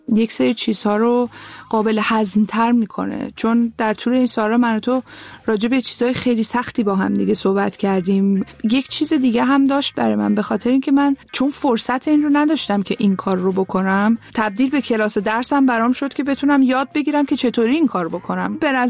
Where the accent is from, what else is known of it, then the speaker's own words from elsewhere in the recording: Tehran, Tehran Province, Iran; born there; من تهران به دنیا آمدم. پدر مادرم هم تهران به دنیا آمدن، ولی بخش بزرگی از خانواده 75 درصدش آذری هستن.